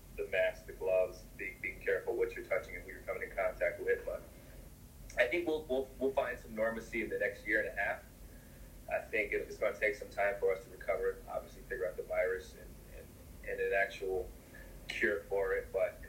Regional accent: Ohio, United States; See, I'm from Ohio, you know what I'm saying?

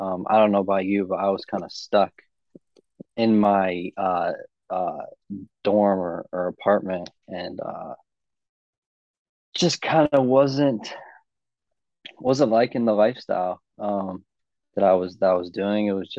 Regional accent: Akron, Ohio, United States; I'm from Akron, Ohio. I went to St. Vincent Elementary School, St. Vincent Seminary High School, you know, kind of from around the Akron area.

